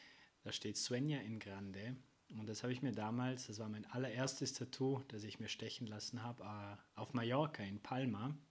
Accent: Vorarlberg, Austria; born there; 26 Jahre alt, gebürtig aus Vorarlberg in Österreich.

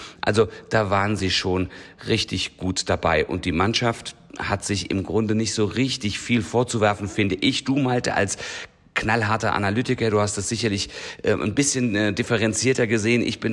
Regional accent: Austria; Also er hat eine Watschen verdient als Österreicher, muss man das so sagen.

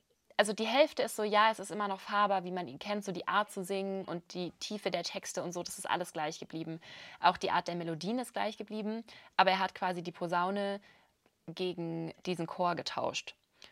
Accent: Baden-Württemberg, Germany; now in Munich, Germany; wir sind halt an der Schweizer Grenze aufgewachsen.

